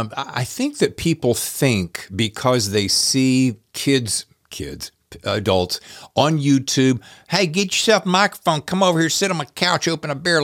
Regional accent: Charlotte, North Carolina, United States; I'm from Charlotte area, so born in Winston-Salem from the Charlotte area.

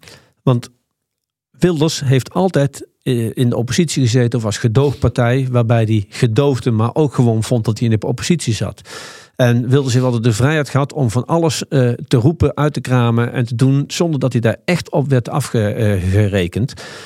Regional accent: Nijmegen, Gelderland, Netherlands; Ik bedoel, ik kom uit Nijmegen. Daar is een deel van het centrum ook plat gebombardeerd.

